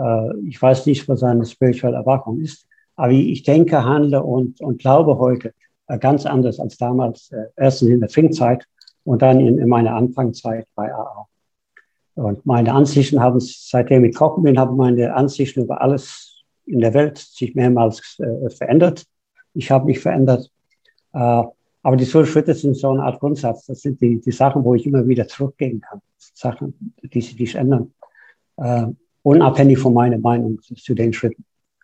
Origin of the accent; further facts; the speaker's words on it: Ireland; German is a second language; now in Germany; Man hört, ich bin nicht aus Deutschland, ich komme aus Irland, bin aber seit vielen Jahren von dort weg.